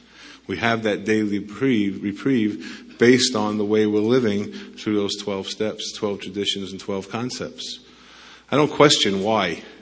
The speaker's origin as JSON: {"language": "English", "region": "New York", "country": "United States", "accent": "New York", "lives_now": "Arizona, United States", "said": "I know my accent's from New York, so just to get confused. Back in New York and now living in Arizona, people don't quite understand when you say you're recovered."}